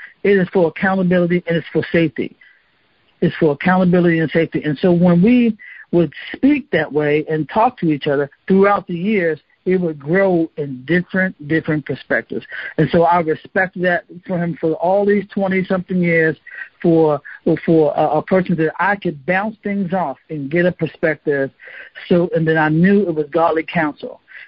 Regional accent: Baltimore, Maryland, United States; now in Houston, United States; I grew up in Baltimore, spent time in the military, got out the military, in ministry since that time.

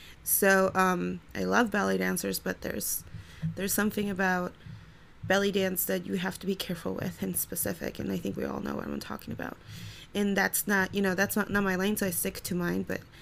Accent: Ciudad Juárez, Chihuahua, Mexico; moved away as an adult; now in Cleveland, United States; I was born and raised in Juarez, Chihuahua, Mexico. I immigrated to this country in the early 2000s.

